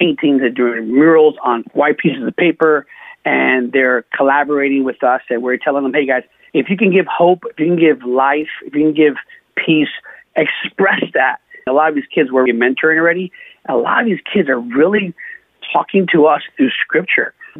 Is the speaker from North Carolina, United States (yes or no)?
no; New York City, New York, United States; You know, I'm born and raised in New York City as a New Yorker. You know, I love my city. I thank God every day that I was born here.